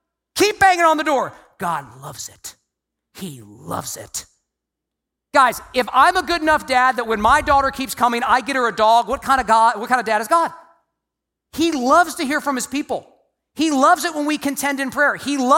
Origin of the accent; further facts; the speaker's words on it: Virginia, United States; I was born and raised in Virginia. Do ministry in Charlottesville, Virginia